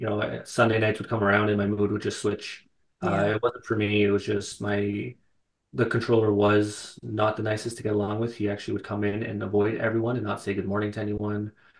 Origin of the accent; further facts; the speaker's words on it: Mississauga, Ontario, Canada; now in Barrie, Canada; Born and raised in Mississauga. I now live just outside of Barrie.